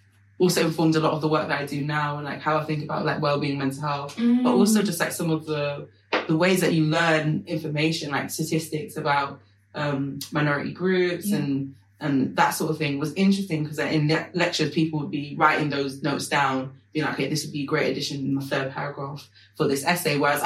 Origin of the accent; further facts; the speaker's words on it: Stepney Green, London, United Kingdom; because I grew up in Stepney Green.